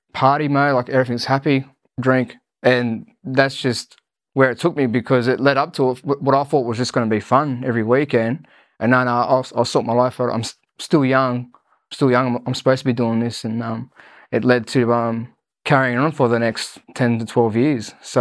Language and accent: English; New South Wales, Australia; growing up in Western Sydney, I suppose, I didn't know there was much help out there.